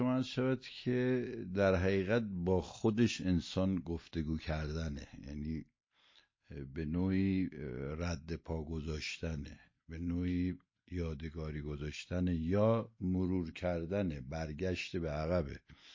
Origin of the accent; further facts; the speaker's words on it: Iran; ما ایرانی هستیم دیگه، حواسمون باید باشه که ایرانی هستیم